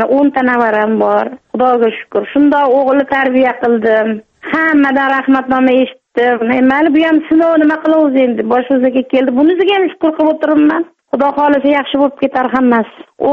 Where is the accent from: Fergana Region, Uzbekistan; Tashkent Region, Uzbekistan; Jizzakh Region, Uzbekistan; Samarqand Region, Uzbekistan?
Jizzakh Region, Uzbekistan; Jizzakh; born there; now in Tashkent, Uzbekistan; Men Jizzaxda tug'ilganman. O'zi ammamga kelin bo'lganman